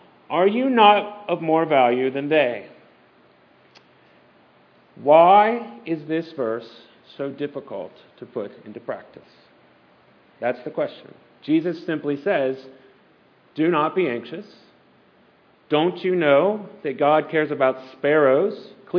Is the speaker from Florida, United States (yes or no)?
no; Baton Rouge, Louisiana, United States; now in Louisville, United States; I am from Baton Rouge, Louisiana. I'm currently the rector of St. Francis in the Fields Episcopal Church in Louisville, Kentucky.